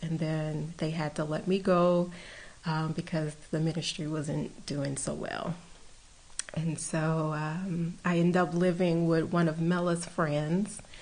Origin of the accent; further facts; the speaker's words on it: Houma, Louisiana, United States; I'm originally from Houma, Louisiana, which is part of Terrebonne Parish.